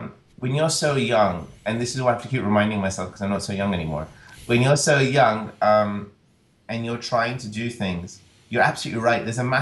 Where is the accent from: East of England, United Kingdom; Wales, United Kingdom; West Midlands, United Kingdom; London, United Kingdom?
London, United Kingdom; I was born and brought up in London. My parents left India before I was born. So I've been schooled, colleged, and I spent a fair amount of time in India in that I went there every summer.